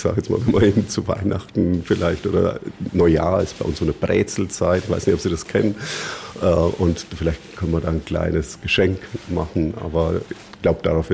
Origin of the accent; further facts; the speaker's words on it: Wombach, Bavaria, Germany; Bin ein Wombacher, ein gebürtiger Wombacher und hier in der Dorfgenossenschaft aktiv als Vorstand.